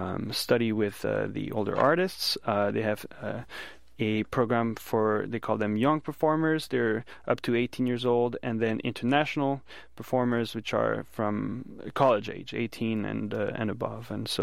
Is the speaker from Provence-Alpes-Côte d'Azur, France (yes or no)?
yes; Nice, Provence-Alpes-Côte d'Azur, France; now in United States; I'm originally from France, from Nice, the south of France. Grew up there, and then I started traveling for music.